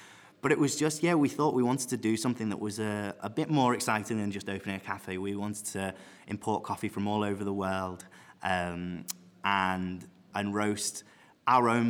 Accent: Liverpool, North West England, United Kingdom; being born and bred in Liverpool is I know the city well enough

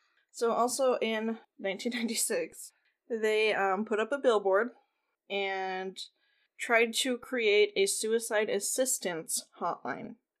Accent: Mankato, Minnesota, United States; There was someone from my hometown on there.

